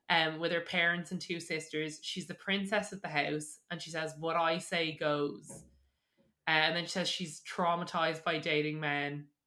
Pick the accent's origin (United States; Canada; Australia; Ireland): Ireland; I recognise that, you know, we're three Irish podcast hosts and, you know, this is a UK show.